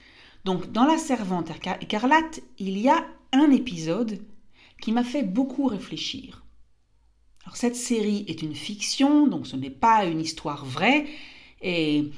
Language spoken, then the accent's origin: French; France; je suis née en France et je fais partie d'une génération très chanceuse.